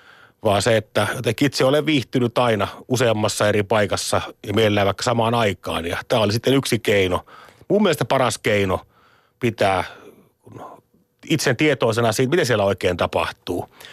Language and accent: Finnish; Eastern Finland, Finland; koska itse olen Itä-Suomesta